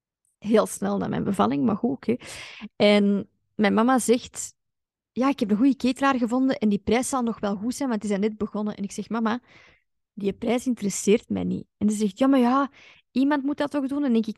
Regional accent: Belgium; laten we gewoon als community of als Belg eens een beetje minder onbenozel doen over dat geld.

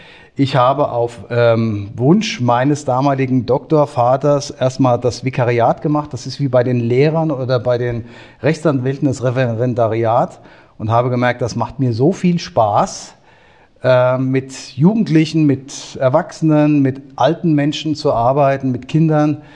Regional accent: Bruchköbel, Hesse, Germany; also Jahrgang 64. Ich bin gebürtiger Bruchköbeler. Das heißt, ein echter Appleboy Hess, bin immer einer geblieben, bin also in Main-Kinzig-Kreis geblieben, bin der älteste von zwei Kindern und bin in Bruchköbel auch aufgewachsen, in die Schule gegangen

